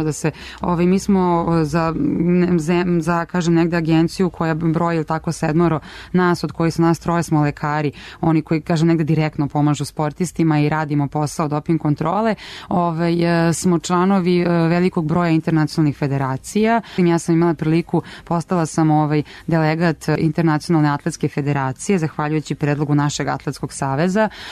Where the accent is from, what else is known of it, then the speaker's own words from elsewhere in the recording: Serbia; kada su me prepoznali da sam iz Srbije